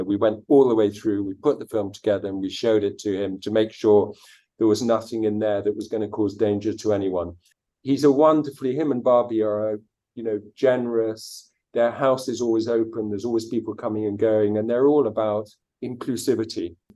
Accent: Uganda; Well, I grew up in Uganda and my father grew up in Uganda, so I had a big connection.

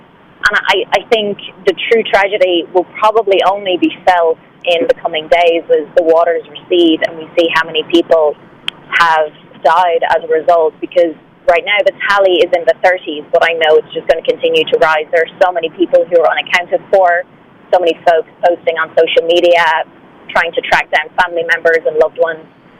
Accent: Ireland; And then, as I'm Irish, I've been talking with media outlets in Ireland.

